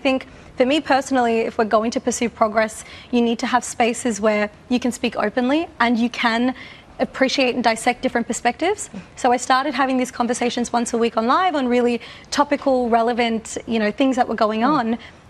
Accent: Australia; born and raised in Australia, but even if that wasn't the case, you know, what is it to be Australian?

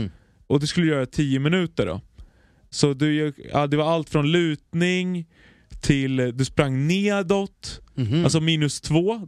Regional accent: Greece; Fick man känna sig som en grek igen.

